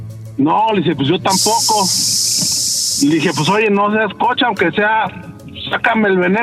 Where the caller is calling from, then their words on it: Arcelia, Guerrero, Mexico; De Arcelia Guerrero.